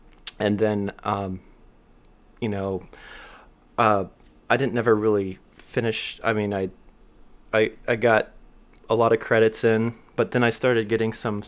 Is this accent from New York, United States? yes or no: no; Corpus Christi, Texas, United States; And so anyway, basically I'm from Corpus Christi.